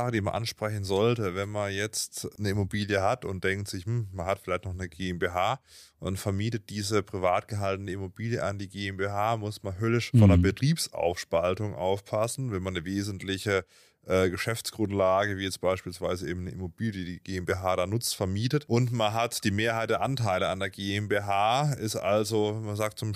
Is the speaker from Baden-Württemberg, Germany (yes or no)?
yes; Simonswald, Baden-Württemberg, Germany; sehr schöne Ferienwohnungen in Simonswald, wo ich aufgewachsen bin.